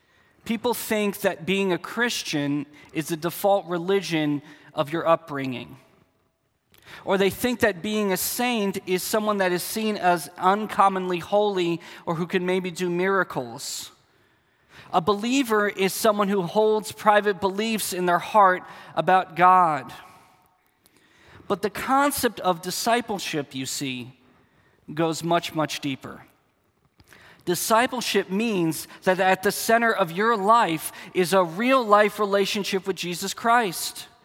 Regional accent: New Jersey, United States; also born or lived in New York; I was born in New York and raised in New Jersey.

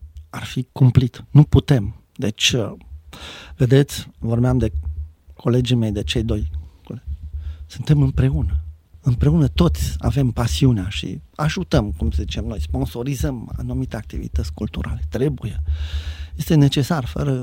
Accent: Cluj, Cluj County, Romania; also born or lived in Bucharest; sunt un patriot clujan, deși, v-am spus, am făcut facultate la București și armata, de 6 ani de zile am fost plecat, am venit înapoi a doua zi după facultate direct la Cluj. Cu repartiții am venit acasă înapoi.

